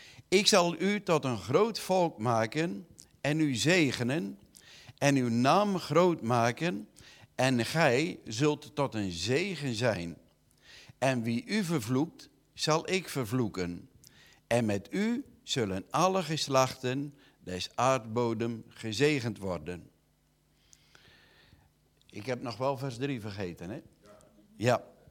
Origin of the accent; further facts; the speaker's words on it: Urk, Flevoland, Netherlands; Maar in ieder geval, wij zijn opgegroeid in Urk.